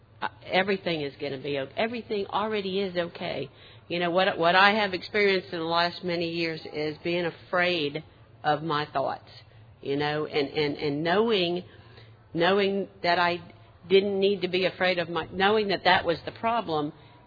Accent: Mississippi, United States; from Mississippi.

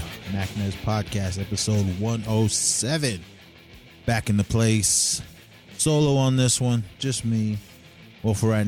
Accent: Oakland, California, United States; In my hometown, Oakland, California, in one of the neighborhoods that I've just always loved to just go down there and skate, mainly in the Fruitvale area.

